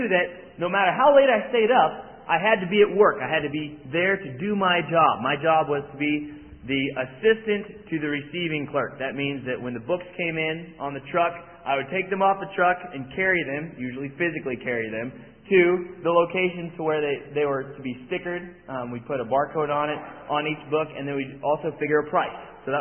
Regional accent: Manhattan, Kansas, United States; I grew up in Manhattan, Kansas. I was homeschooled, I guess

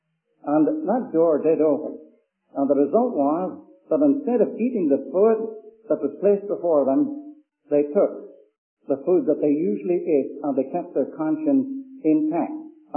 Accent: Ireland; You know, I'm an Irishman.

